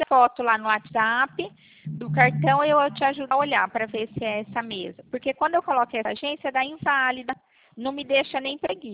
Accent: Pirassununga, São Paulo, Brazil; Então, eu sou da cidade de Pirassununga, no interior de São Paulo.

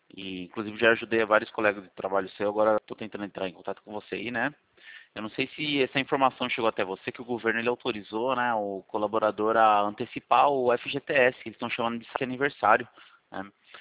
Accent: Itu, São Paulo, Brazil; Eu sou de Itu mesmo.

